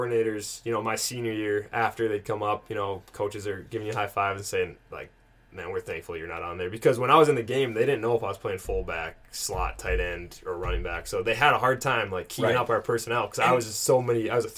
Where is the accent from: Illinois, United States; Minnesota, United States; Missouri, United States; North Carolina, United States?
Minnesota, United States; Moorhead; I'm from Moorhead, so it's right across the river from Fargo